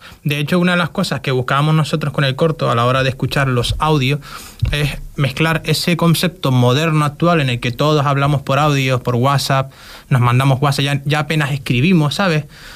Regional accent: Canary Islands, Spain; now in Fuerteventura, Spain; yo vivo aquí en Fuerteventura, llevo ya más de 5 años viviendo aquí. En realidad soy canario, pero vivo aquí, me siento más orero.

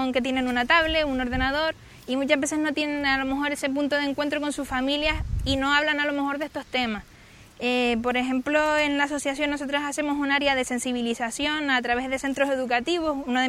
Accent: Tuineje, Canary Islands, Spain; De Twinés el pueblo, de Llano Florido.

